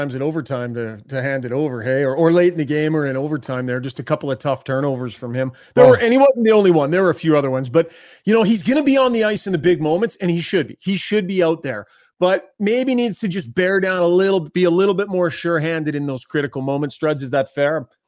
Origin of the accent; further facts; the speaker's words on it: St. Albert, Alberta, Canada; I grew up with Kyle in St. Albert's.